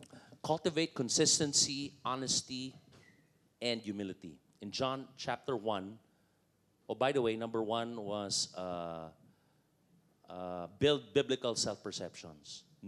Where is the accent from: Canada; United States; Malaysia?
Malaysia; Hi, my name is, I'm from Malaysia.